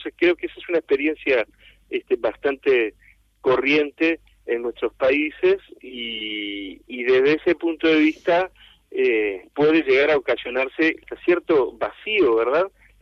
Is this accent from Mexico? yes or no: no; Uruguay; se han visto ya desde muchos años afectados en mi país, en el Uruguay